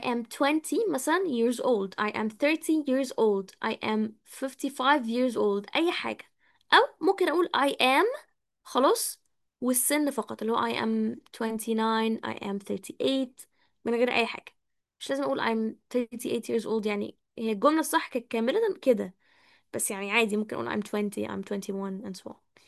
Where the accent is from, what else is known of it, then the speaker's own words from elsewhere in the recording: Egypt; وأنا مش مولود في أمريكا، يعني الناشوناليتي اللي هي الجنسية بتاعتي مش أمريكي، أنا مصري